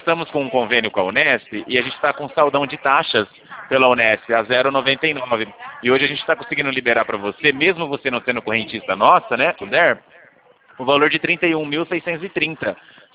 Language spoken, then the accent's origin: Portuguese; Rio Claro, São Paulo, Brazil; eu sou de Rio Claro também